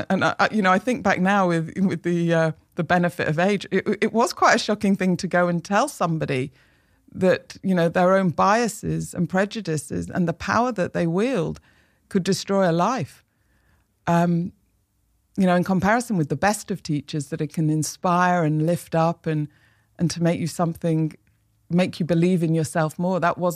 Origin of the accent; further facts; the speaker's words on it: Manchester, North West England, United Kingdom; I didn't know anybody growing up in Manchester that worked in the creative industries.